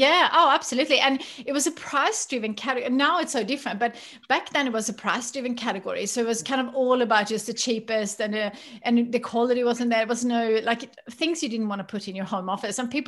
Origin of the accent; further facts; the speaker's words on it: Sweden; English is a second language; And also, I guess I grew up in Sweden. I was used to have a lot of products that didn't exist here back then.